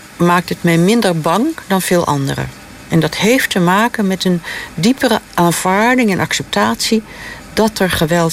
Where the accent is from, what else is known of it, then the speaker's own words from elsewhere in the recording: Netherlands; Ja, ik ben me ook heel erg bewust dat wij als Nederlanders, bijvoorbeeld met al die bondgenoten en met Amerika, enorm verbonden zijn.